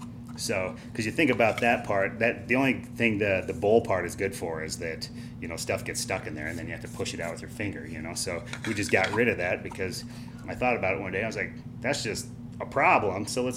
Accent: Billings, Montana, United States; Well, I was born and raised in Billings. And my wife grew up on a ranch outside of Fox. Got a lot of family here, and we decided to come back when we had kids and raise them here.

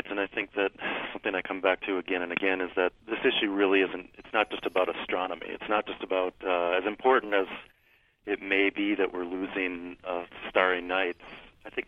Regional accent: Minnesota, United States; I grew up in Minnesota, and we have a cabin up in the northern part of the state.

